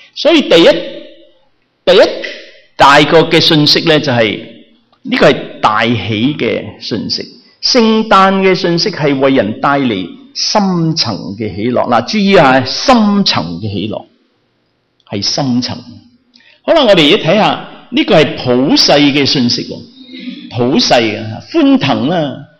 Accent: China; 你知道我哋中国人嘅冬至系几时啊？十二月廿二，我哋中国人嘅冬至

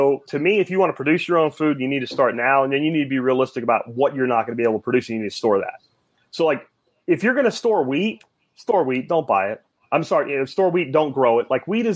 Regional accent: Pennsylvania, United States; Where I grew up in Pennsylvania, you could almost like just take the corn and throw it in a place, and then there would be corn.

